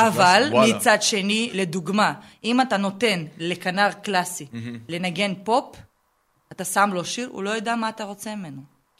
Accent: Tashkent, Uzbekistan; אני מאוזבקיסטן, מעיר הבירת תשקנט.

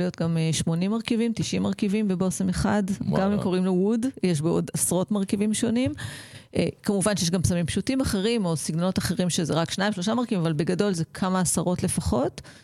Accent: Ra'anana, Central District, Israel; now in Kfar Vitkin, Israel; גדלתי ברעננה, עד גיל 30 בערך

